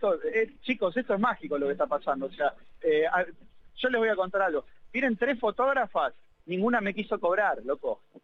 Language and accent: Spanish; Monte Castro, Buenos Aires, Argentina; yo que soy de Monte Castro, de Ciudadela